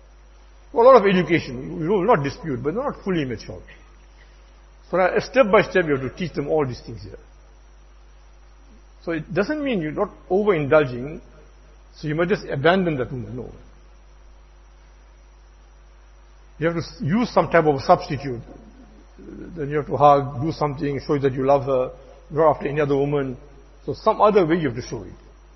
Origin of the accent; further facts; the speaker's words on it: India; moved away; When I came from India, 1980, one Musalli is telling me